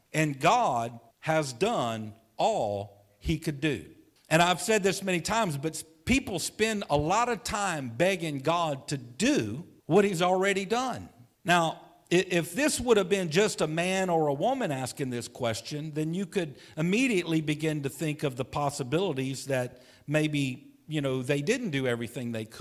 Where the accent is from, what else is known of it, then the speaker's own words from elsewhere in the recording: United States; You know, because I'm an American, I have to come from the viewpoint of an American and how it applies to us in America.